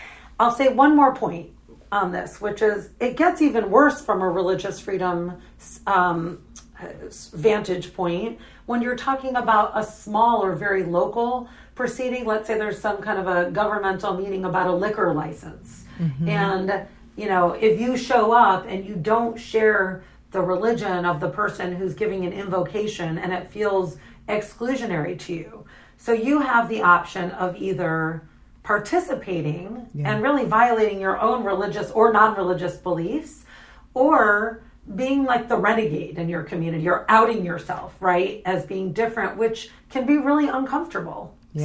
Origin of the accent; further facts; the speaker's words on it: United States; And by the way, I, as an American, am celebrating that.